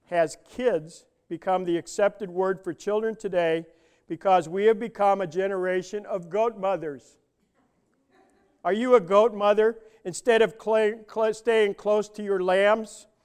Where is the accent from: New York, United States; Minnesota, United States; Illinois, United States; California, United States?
New York, United States; New York City; and I'm from New York City, so I don't get to see too many farmers